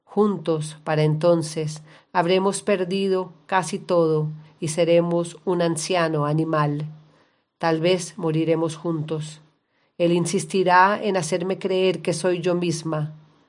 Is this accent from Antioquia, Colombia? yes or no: no; Bogotá, Bogotá D.C., Colombia; born there; nací en Bogotá, Colombia.